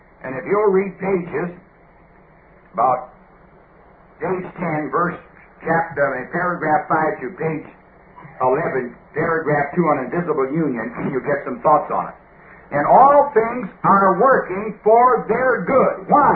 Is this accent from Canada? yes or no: yes; Canada; being a Canadian, very conservative